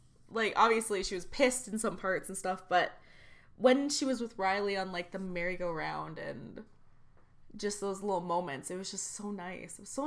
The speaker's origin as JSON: {"language": "English", "country": "Canada", "said": "Honestly, truly, as a Canadian, I can finally say, let Americans speak."}